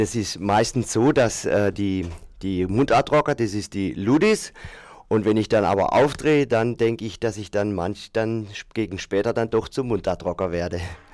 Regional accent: Baden-Württemberg, Germany; accent: Black Forest dialect; ich habe einen abgeminderter Schwarzwälder Dialekt

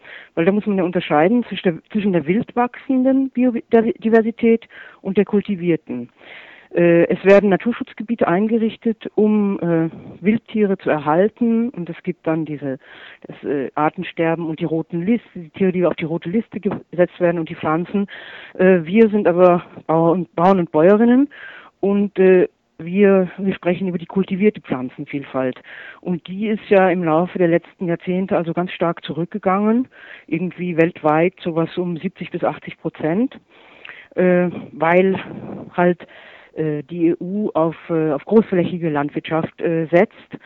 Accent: Austria; ich bin ja aus Österreich, ich bin Bergbäuerin und Imkerin. Wir haben einen Hof in 1000 Meter Seehöhe

